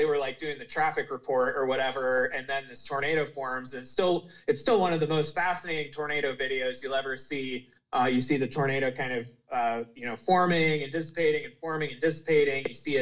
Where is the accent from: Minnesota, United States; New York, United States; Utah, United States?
Minnesota, United States; So I grew up in Minnesota